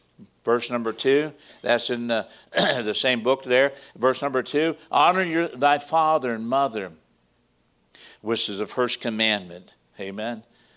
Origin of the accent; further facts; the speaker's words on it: Missouri, United States; And I had a great opportunity growing up, and I grew up in Missouri.